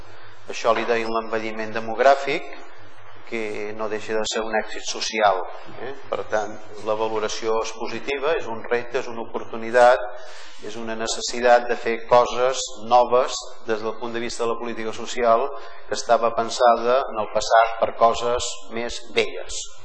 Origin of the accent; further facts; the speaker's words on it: Balearic Islands, Spain; accent: Menorcan; avisa de la meva varietat lingüística, que soc menorquí, efectivament.